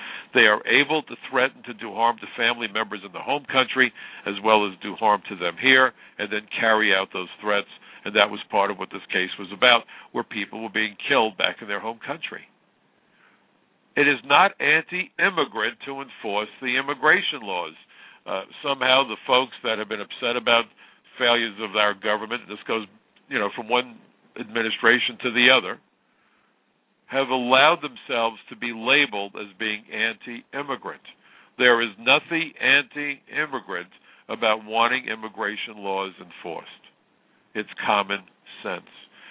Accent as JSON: {"language": "English", "country": "United States", "said": "In many ways, I consider myself a liberal. I'm American"}